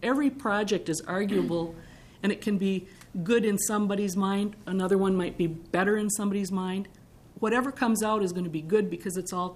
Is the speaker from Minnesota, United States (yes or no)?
yes; Eveleth, Minnesota, United States; I was raised in and born and raised in Eveleth, Minnesota.